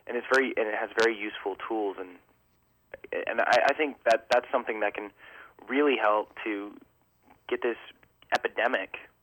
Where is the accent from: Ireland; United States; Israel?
United States; Texas; I mean, I'm from Texas, and I was, you know, the smallest kid in my class for most of my life.